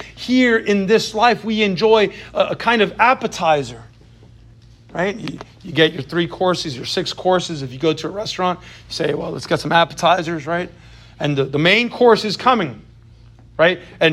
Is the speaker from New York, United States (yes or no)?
yes; New York, United States; I grew up in New York, saw old pigeons all the time